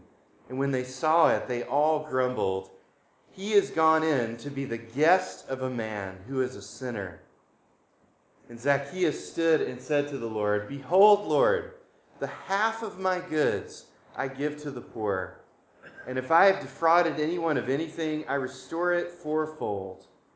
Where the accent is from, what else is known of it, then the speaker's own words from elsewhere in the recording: Memphis, Tennessee, United States; moved away as an adult; also born or lived in Boston / Connecticut / Vermont; I grew up in Memphis, Tennessee. I've been in New England now for 15 years, as long as I've been married, actually. My wife and I moved to Boston for me to go to seminary, and we were in Connecticut for 7 years, and now we've been in Vermont for 4.